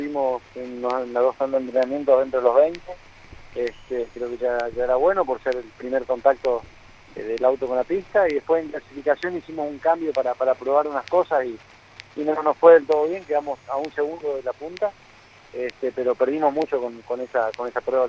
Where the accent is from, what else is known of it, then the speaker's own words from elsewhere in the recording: Misiones, Argentina; pelear por la carrera en Misiones, que es uno de los sueños que tengo, poder ganar en turismo carretera en mi tierra